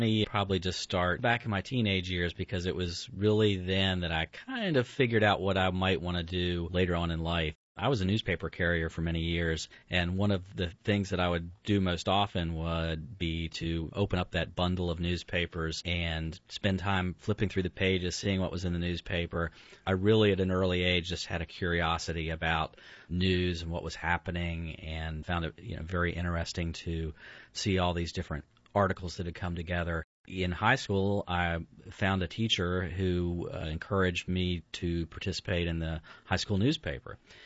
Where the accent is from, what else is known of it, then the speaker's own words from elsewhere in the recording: Cumberland, Maryland, United States; a local AM station in my hometown of Cumberland, Maryland.